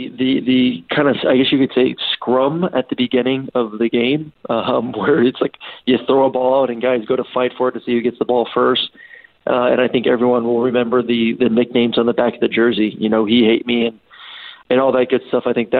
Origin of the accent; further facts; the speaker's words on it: Tampa, Florida, United States; also born or lived in Georgia / Kansas City; Yeah, so I grew up here in Tampa and then had the fortunate ability to go on and play football at the University of Georgia.